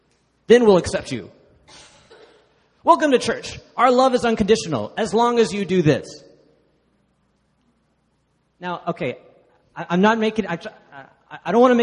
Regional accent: Dallas, Texas, United States; I grew up in a place, Dallas has, I think, per capita more churches than any other city in the country

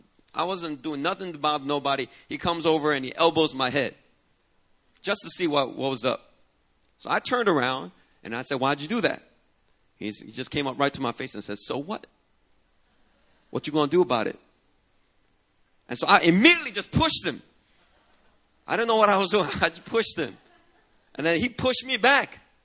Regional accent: Philadelphia, Pennsylvania, United States; You know, when I grew up in Philadelphia, I got into my first after-school fight.

